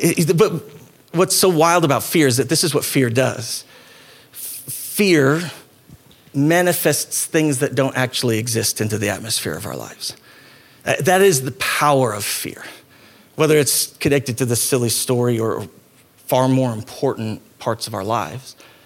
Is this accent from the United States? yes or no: yes; Idaho, United States; And growing up in Idaho, has always these unique realities in our life.